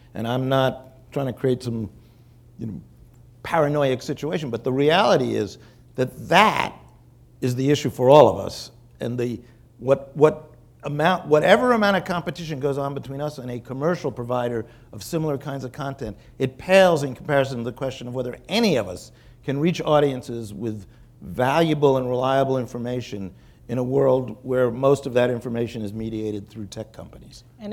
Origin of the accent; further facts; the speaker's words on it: New York, United States; I grew up in New York. What's a lawn?